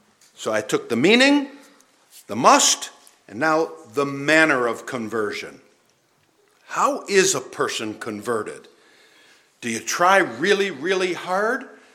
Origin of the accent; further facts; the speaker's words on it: Boston, Massachusetts, United States; now in Canada; I grew up in Boston and you got another kind of life because you grew up here in Canada and PEI